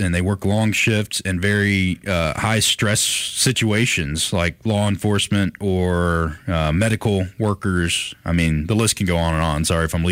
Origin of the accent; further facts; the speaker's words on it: Grove Hill, Alabama, United States; when I would travel back and forth from my hometown up there, Grove Hill, I haven't been on 43 in a long time.